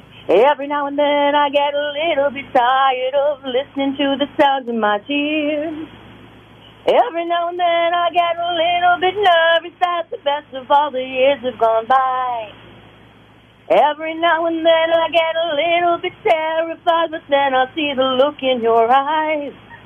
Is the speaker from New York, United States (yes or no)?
no; Winthrop, Massachusetts, United States; I am from Winthrop.